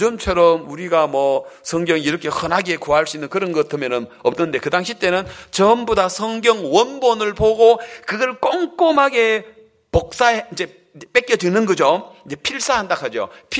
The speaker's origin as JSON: {"language": "Korean", "region": "Gyeongsang", "country": "South Korea", "said": "경상도, 저는 경상도 사람입니다만"}